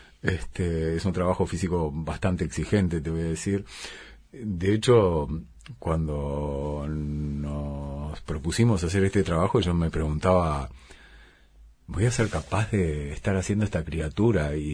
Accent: Uruguay; accent: Rioplatense; los giros y las cosas de repente son rioplatenses porque, bueno, porque yo soy de Río de la Plata, pero saqué los uruguayismos

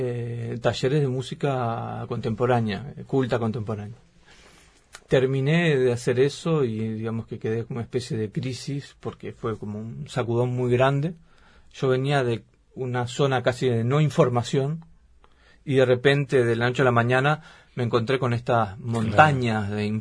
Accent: Uruguay; como buen uruguayo, soy un músico que trabaja en la frontera

